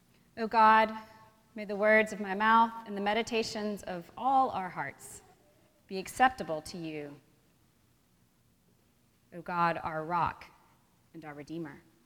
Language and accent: English; United States; in a country where I have dual citizenship as an American and as a Christian.